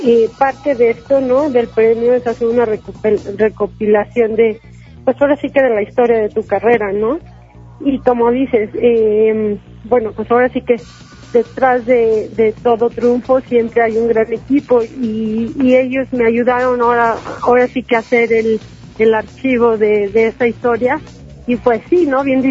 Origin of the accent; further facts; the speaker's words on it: Mexico; Y bueno, apoyarnos como mexicanos, ¿no? Para poner el nombre de México en alto.